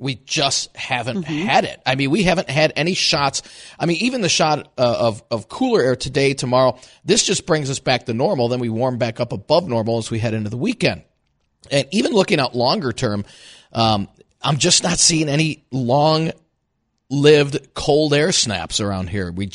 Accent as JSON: {"language": "English", "town": "Chicago", "region": "Illinois", "country": "United States", "tie": "born or raised there", "said": "I remember growing up in Chicago and listening to those two on WGN."}